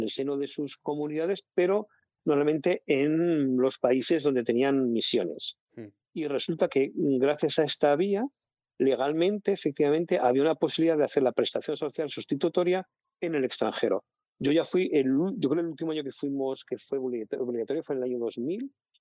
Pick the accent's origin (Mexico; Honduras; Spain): Spain; Vitoria, Basque Country; Pues yo soy originario de Vitoria, soy natural de Vitoria